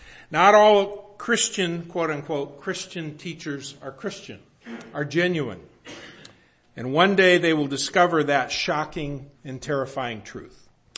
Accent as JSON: {"language": "English", "town": "Rockford", "region": "Illinois", "country": "United States", "tie": "born or raised there", "said": "we grew up in Rockford."}